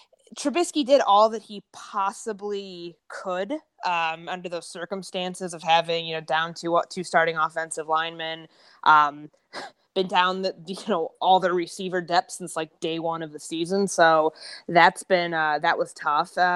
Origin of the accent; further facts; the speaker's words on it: Chicago, Illinois, United States; because I'm from the Midwest, a Chicago native, born and raised.